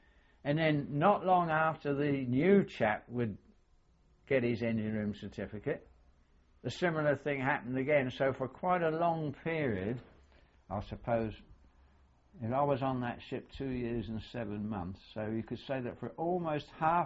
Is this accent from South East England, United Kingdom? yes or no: no; Glasgow, Scotland, United Kingdom; born there; I was born in Glasgow